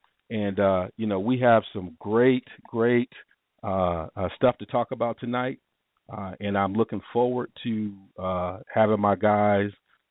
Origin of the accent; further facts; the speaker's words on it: Ann Arbor, Michigan, United States; You know, I grew up in Michigan, Ann Arbor, watched Brady, loved him.